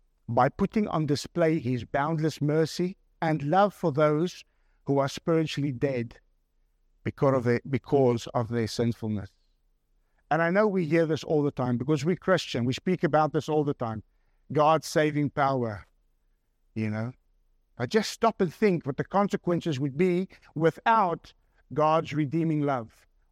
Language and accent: English; South Africa; And I put it down to being a South African.